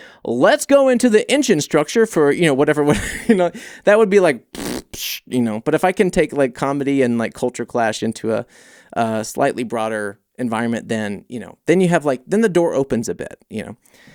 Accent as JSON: {"language": "English", "region": "Oregon", "country": "United States", "moved": "yes", "lives_now": "Germany", "said": "I'm from Oregon, living in Germany for 8 years. What a difference."}